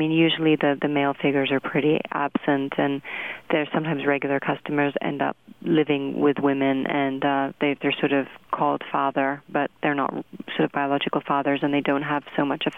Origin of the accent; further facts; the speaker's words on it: London, United Kingdom; also born or lived in Montreal, Canada; I grew up in London and Montreal, and I always wanted to come back to America to live.